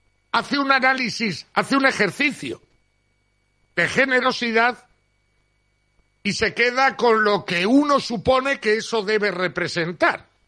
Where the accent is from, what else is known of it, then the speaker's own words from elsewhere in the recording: Santander, Cantabria, Spain; born there; yo soy un cántabro tipo. Nací en Santander, en un barrio de Santander, pero mis padres venían en ambos casos de la provincia de Santander. Mis padres, mis abuelos, en ambos casos, eran ganaderos.